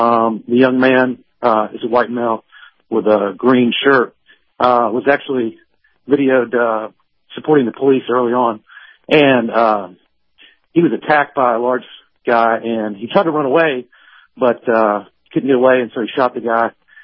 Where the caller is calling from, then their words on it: Atlanta, Georgia, United States; Hey, it's … again from Atlanta.